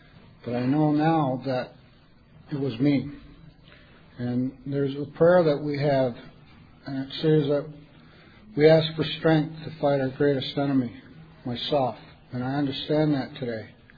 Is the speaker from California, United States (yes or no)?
no; New York, United States; I'm an alcoholic. I'm from Seneca Territory in western New York.